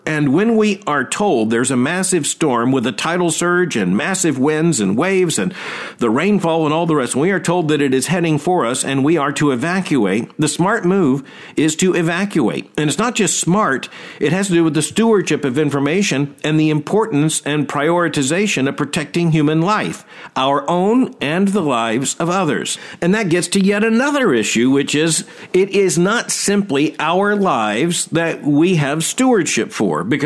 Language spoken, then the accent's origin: English; Florida, United States; Now, when I was a boy growing up in Florida